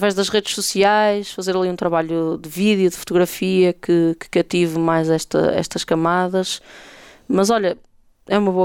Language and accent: Portuguese; Braga, Portugal; Um deles é aqui de Braga, que é de onde eu sou